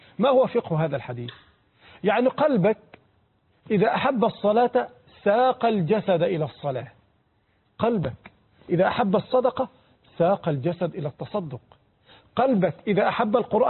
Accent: Egypt

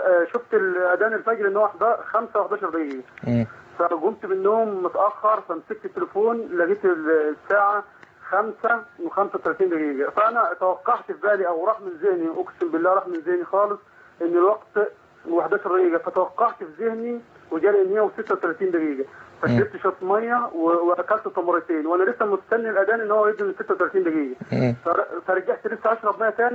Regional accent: Egypt; now in Libya; أنا مصري بس دماغي في ليبيا

